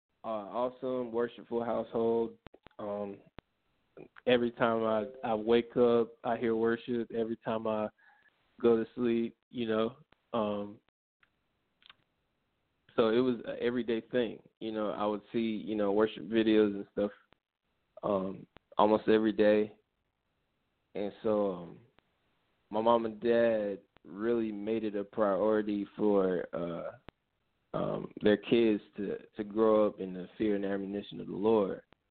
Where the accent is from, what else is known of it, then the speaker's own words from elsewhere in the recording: North Carolina, United States; moved away as an adult; now in California, United States; I grew up in North Carolina.